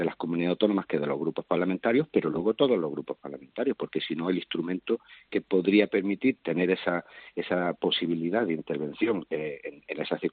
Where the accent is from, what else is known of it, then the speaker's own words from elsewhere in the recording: Andalusia, Spain; Yo, que soy de Andalucía